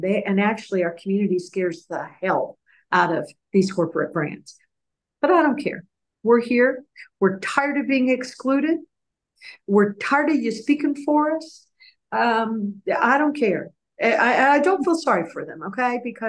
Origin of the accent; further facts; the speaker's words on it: United States; Now, I'm an American.